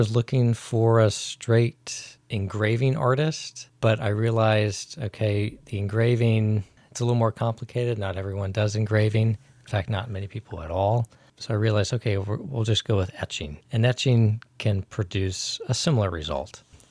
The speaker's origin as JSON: {"language": "English", "town": "Stafford", "region": "Virginia", "country": "United States", "said": "I'm from Stafford, Virginia, and I'm a cartographer, a business owner, and I guess entrepreneur."}